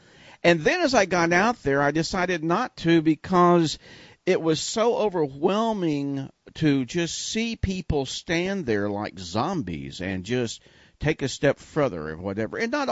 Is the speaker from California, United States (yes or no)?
no; Dallas, Texas, United States; everybody knows by now that I'm from Dallas, Texas, and Texas has been pretty much a Republican state